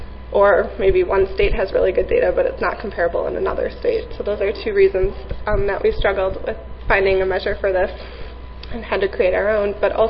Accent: Midwest, United States; We were just chatting that we're from the Midwest and there's snow up there.

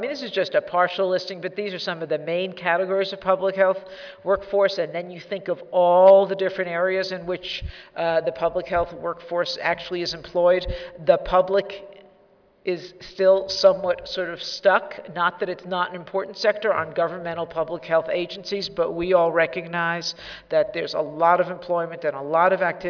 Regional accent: California, United States; An alternative approach I have is that I'm from California and I'm proud of it, and we welcome you.

